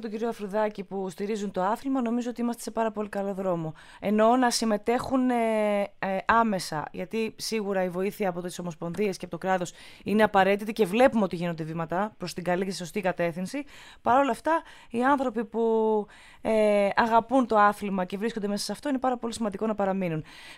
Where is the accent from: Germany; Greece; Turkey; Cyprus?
Turkey; Istanbul; Εκτός του μεγάλωσα εκεί και είμαι και από την Κωνσταντινούπολη